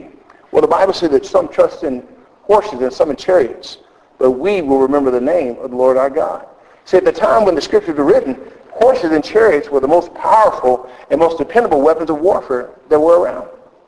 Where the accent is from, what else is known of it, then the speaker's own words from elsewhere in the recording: United States; as all of you probably know, I'm from the United States